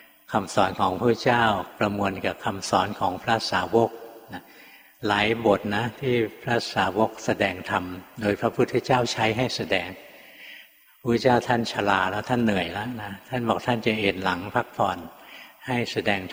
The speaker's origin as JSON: {"language": "Thai", "region": "Bangkok", "country": "Thailand", "said": "เราเป็นคนกรุงเทพในขณะที่ครูบาอาจารย์อยู่อีสานอยู่ภาคเหนืออยู่ตั้งไกล"}